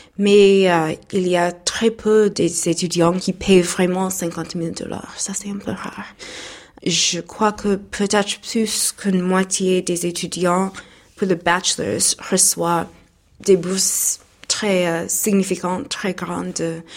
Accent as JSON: {"language": "French", "region": "Missouri", "country": "United States", "second_language": "French", "said": "Je viens de l'état de Missouri, c'est au milieu des États-Unis, au Midwest."}